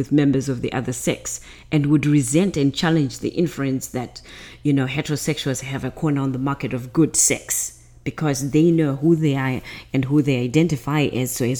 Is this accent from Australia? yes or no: no; Zimbabwe; because I'm from Zimbabwe